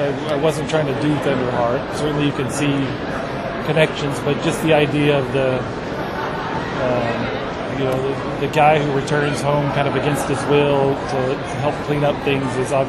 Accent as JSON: {"language": "English", "region": "Alabama", "country": "United States", "tie": "born there", "said": "And I was born in Alabama. There was nobody in my neck of the woods who wrote comics for a living."}